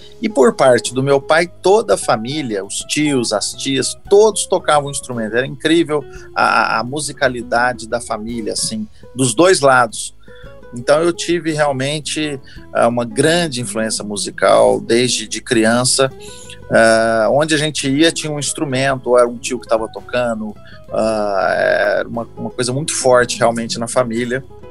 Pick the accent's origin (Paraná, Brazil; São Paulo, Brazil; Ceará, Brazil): São Paulo, Brazil; Franca; na minha terra natal, que é Franca, no interior de São Paulo.